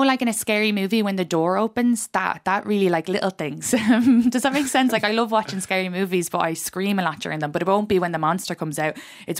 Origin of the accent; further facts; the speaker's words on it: Ireland; moved away as an adult; now in New York, United States; "I'm from Ireland," and she goes, "But how long have you been here?" And I said, 10 years.